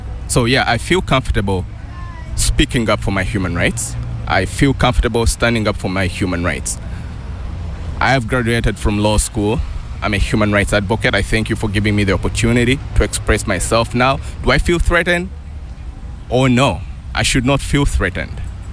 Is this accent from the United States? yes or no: no; Uganda; I'm from Uganda.